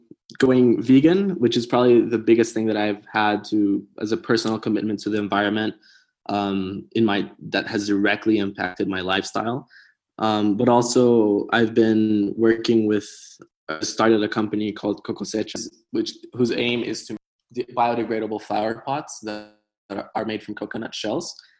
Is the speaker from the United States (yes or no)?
no; Costa Rica; Related to my background in Costa Rica